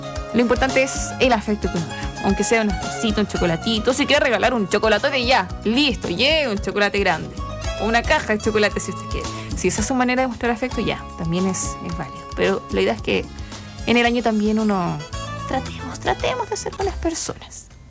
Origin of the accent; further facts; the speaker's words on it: Chile; aunque como buen chileno uno lo va a hacer igual